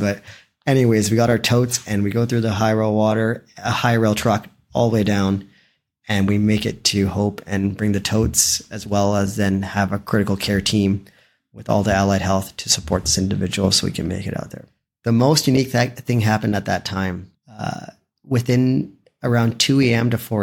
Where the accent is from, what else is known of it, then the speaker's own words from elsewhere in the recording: British Columbia, Canada; I was born and raised in the Fraser East. So Hope wasn't something that was far from me. You know, I grew up from Abbotsford, Chilliwack, Agassiz, and Hope.